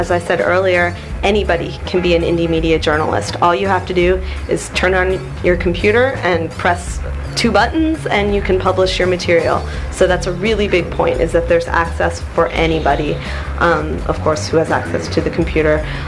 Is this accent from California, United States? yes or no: yes; San Francisco, California, United States; I'm from San Francisco and I work primarily on the site there